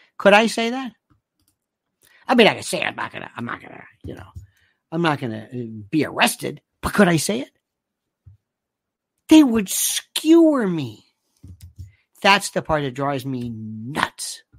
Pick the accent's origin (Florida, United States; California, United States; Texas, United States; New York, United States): Florida, United States; growing up in the South, growing up in Florida, if we went to a barbecue place and there were no black folks, we'd say, no, thank you.